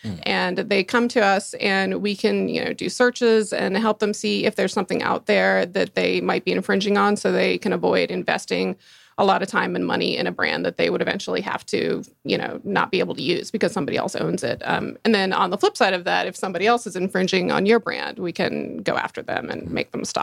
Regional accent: Atlanta, Georgia, United States; also born or lived in New York; All right. Well, I grew up in Atlanta. Actually went to high school here. And then I went up to New York for college and law school, both at NYU. So, and then I worked at a big firm there for 8 years.

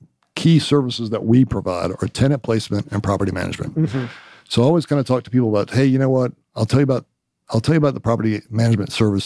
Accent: Dunwoody, Georgia, United States; I was born and raised in Dunwoody.

